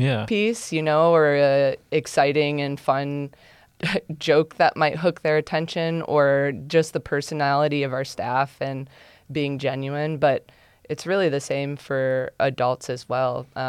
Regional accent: Ohio, United States; Yeah, I grew up in the Oak Openings region

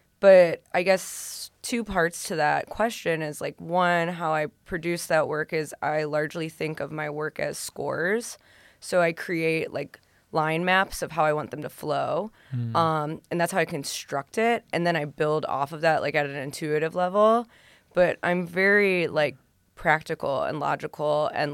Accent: Toledo, Ohio, United States; which I'm from Toledo and I'm living here right now

